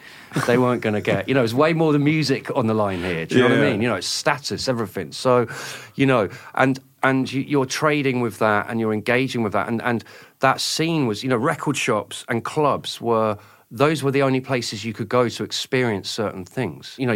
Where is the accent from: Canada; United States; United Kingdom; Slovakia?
United Kingdom; England; especially growing up in England, which was, I always think that growing up in England in the late 70s, early 80s was like black and white.